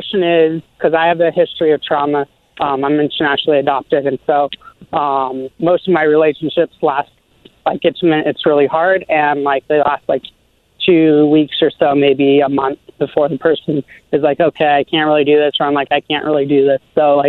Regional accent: Ukraine; I'm from a third world country, and I'm from Ukraine, and my birth mom dropped me off at the hospital and signed her away her rights, and I spent 4 years in an orphanage

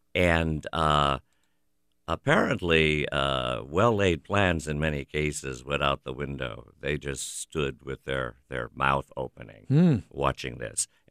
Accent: Cedar Falls, Iowa, United States; the edge of that path went through my hometown of Cedar Falls.

